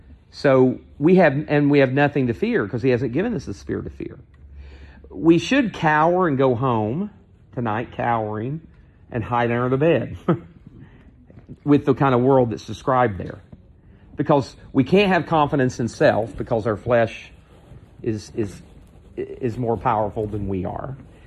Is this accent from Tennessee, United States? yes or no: yes; Tennessee, United States; I'm from East Texas. Well, I'm from East Tennessee, but I'm trying to figure it out.